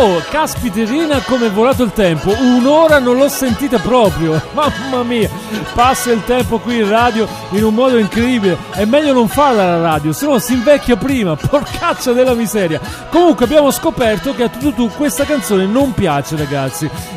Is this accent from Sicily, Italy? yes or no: no; Campania, Italy; noi non è che siamo proprio di Salerno, io lo dico, lo sottolineo sempre, altro che Salerno, noi siamo vicini alla Basilicata, noi siamo più lucani che cilentani